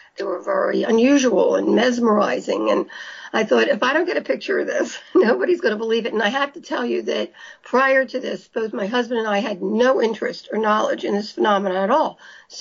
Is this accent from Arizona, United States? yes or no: no; Philadelphia, Pennsylvania, United States; We're both from Philadelphia, Pennsylvania.